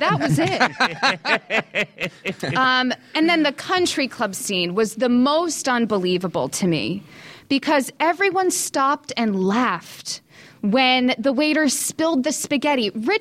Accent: New Jersey, United States; Being that I'm from Jersey, Daniel's from Newark.

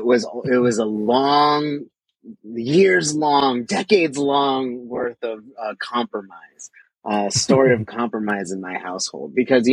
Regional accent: California, United States; I'm from the Bay Area, so that's not the biggest move in the world

